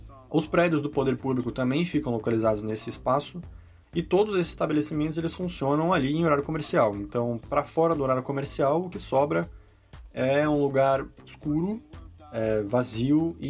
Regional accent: Santos, São Paulo, Brazil; eu sou de Santos, né? Eu nasci e vivi lá a maior parte da minha vida até agora

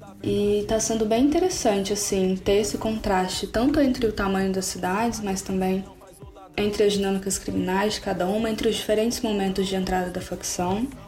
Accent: Minas Gerais, Brazil; Eu sou do Triângulo, né? Eu sou de uma cidade com um pouco mais de 100 mil habitantes e eu fiz a minha graduação em Uberlândia.

